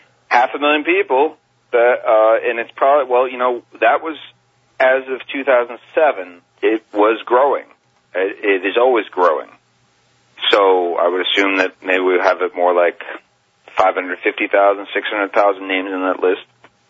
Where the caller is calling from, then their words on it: France; I'm calling you from France right now, so this is an international call.